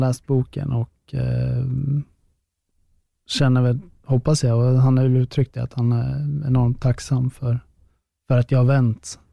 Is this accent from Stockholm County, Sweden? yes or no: no; Västerås, Västmanland County, Sweden; en av spelarna i Västerås då, där jag kommer ifrån